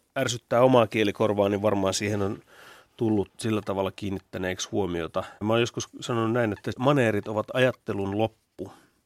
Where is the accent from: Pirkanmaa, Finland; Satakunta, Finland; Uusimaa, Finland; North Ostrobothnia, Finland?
Pirkanmaa, Finland; Viiala; Mulla on siis 5 polvea viialalaisia löytyy isän puolelta, joten se on todella syvällä geeneissä.